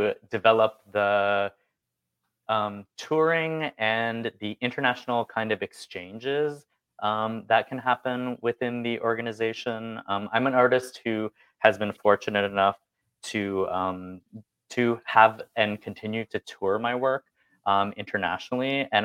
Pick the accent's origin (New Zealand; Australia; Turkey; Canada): Canada; Windsor, Ontario; I was born in Windsor, Ontario. So in the 90s, when I was a teenager, I was really involved in the Detroit techno and rave culture scene there.